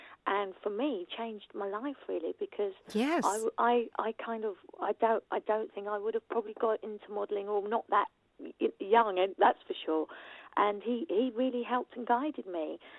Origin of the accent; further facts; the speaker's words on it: Richmond, London, United Kingdom; which was just because I'm from Richmond, and it was so on my doorstep, so easy.